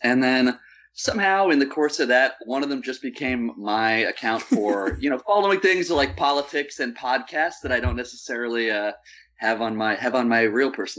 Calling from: Brooklyn, New York, United States; I'm in Brooklyn, New York.

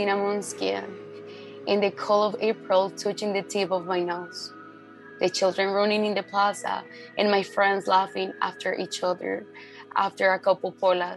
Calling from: Boston, Massachusetts, United States; I'm calling from East Boston.

